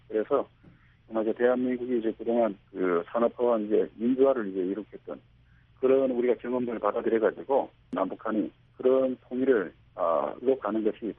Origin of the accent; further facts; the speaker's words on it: North Korea; now in South Korea; 저는 이제 아무래도 이제 그 북한에서 저도 이제 왔으니까 북한에서 내려온 사람 출신들로서